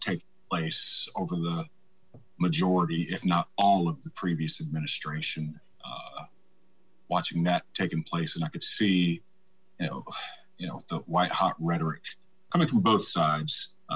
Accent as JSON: {"language": "English", "town": "Troy", "region": "Alabama", "country": "United States", "tie": "born or raised there", "said": "I am originally from Troy, Alabama, mm-hmm. the birthplace of John Lewis."}